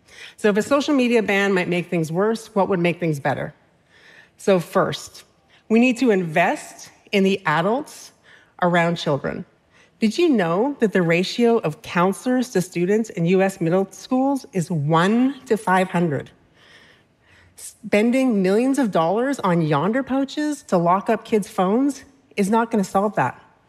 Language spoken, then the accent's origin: English; Canada; Did I mention that I'm Canadian and I do not mind taxing the rich?